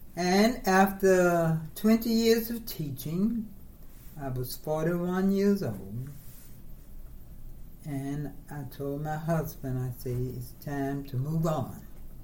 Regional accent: Mansfield, United States; Growing up in Mansfield, we attended an all-black school. And by living in the city, we had to catch a bus.

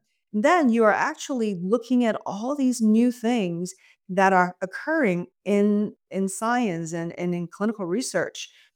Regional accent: China; moved away as an adult; I came from China when I was 20 years old. Having grown up in China and being immersed in a more holistic way of looking at the body

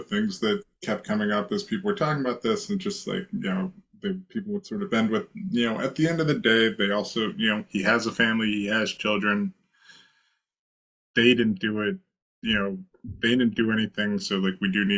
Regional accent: Canton, Ohio, United States; I'm from Canton, Ohio, so I expect the Hall of Fame to do stuff like

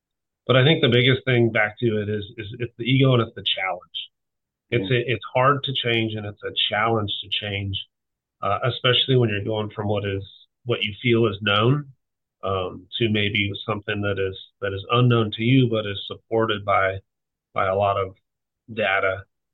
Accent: California, United States; Growing up in Southern California, truck operations, specifically roof operations, is such a vital component of the fire culture there

